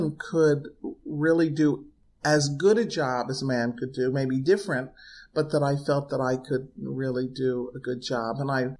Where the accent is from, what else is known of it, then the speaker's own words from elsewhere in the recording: New Haven, Connecticut, United States; I mean, I grew up in New Haven where I would see shows at Yale, and every once in a while I would be taken into New York to see a play.